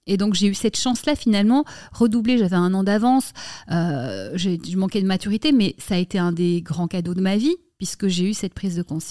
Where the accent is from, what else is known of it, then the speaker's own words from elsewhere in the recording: Brussels, Brussels-Capital Region, Belgium; moved away as an adult; now in Paris, France; Alors, moi, j'ai grandi à Bruxelles.